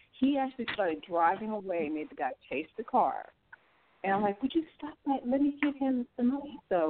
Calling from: Illinois, United States; Here. From Illinois.

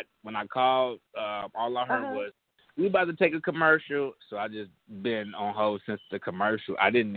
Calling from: Chicago, Illinois, United States; Mm-hmm, Chicago. Chi-town, Windy City, no doubt.

